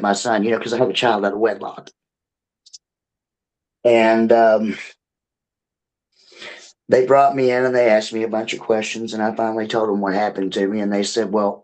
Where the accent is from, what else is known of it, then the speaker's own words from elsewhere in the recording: Mesquite, Texas, United States; I was closeted throughout high school because I grew up in Mesquite, Texas, in the 80s.